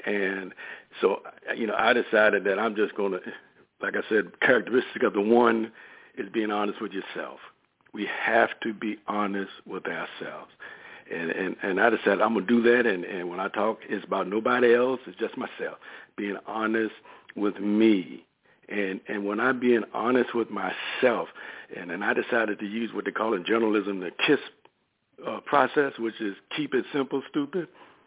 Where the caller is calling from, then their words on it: Richmond, United States; in Richmond.